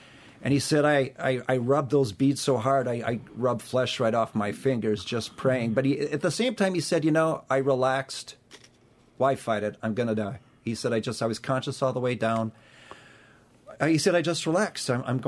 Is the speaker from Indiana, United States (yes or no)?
no; Marshfield, Wisconsin, United States; It looked like a woods from where I grew up in Marshfield, Wisconsin. Very marshy, very flat.